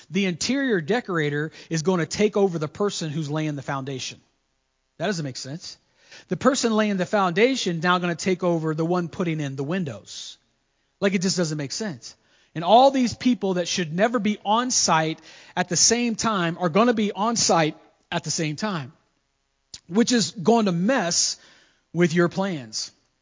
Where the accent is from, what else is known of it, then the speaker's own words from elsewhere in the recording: Florida, United States; And I'm from Florida, born and raised.